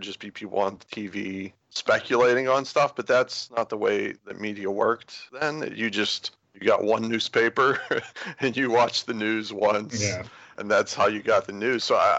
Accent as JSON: {"language": "English", "region": "Pennsylvania", "country": "United States", "said": "I'm from Western Pennsylvania. It happened in Central Pennsylvania, maybe a couple hundred miles, I believe, away from us."}